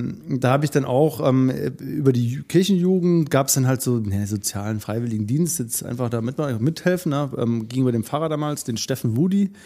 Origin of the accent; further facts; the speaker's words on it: Radolfzell, Baden-Württemberg, Germany; also in meiner Stadt, wo ich groß geworden bin, Radolfzell.